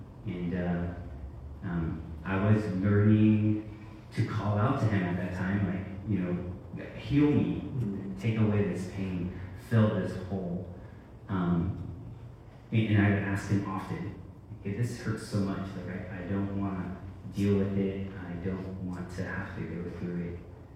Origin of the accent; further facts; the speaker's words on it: California, United States; moved away as an adult; now in Oregon, United States; So I grew up in California and I lived there all my life until 2019